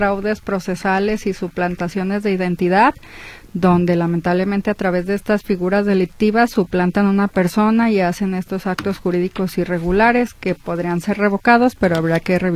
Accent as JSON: {"language": "Spanish", "country": "Mexico", "said": "yo creo que es una creencia popular que como mexicanos tenemos arraigada"}